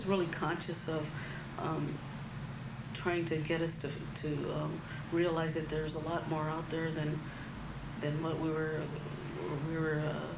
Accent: Los Angeles, California, United States; also born or lived in El Paso, Texas; Okay, well, I was born in El Paso, Texas. That's where my mother and father were born. Then I think when I was about a year old, we moved to Los Angeles. And we lived in several places before. We wound up at Mar Vista Gardens Housing Projects in Culver City.

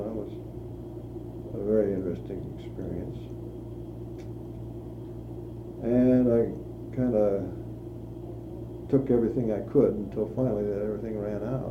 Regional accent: Idaho, United States; No, I'm from Idaho.

